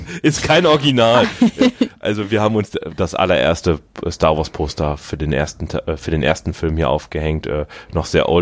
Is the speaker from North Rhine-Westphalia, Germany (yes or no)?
yes; Düsseldorf, North Rhine-Westphalia, Germany; bin ein Düsseldorfer Jung